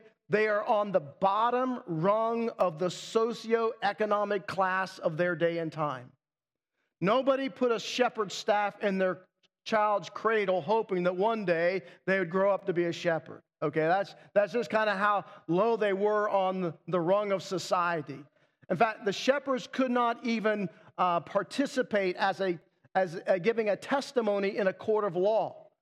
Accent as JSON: {"language": "English", "town": "Newark", "region": "Ohio", "country": "United States", "tie": "born or raised there", "said": "It was God who orchestrated my family moving from where I grew up on Mulholland Street in Newark, Ohio, in the sixth grade"}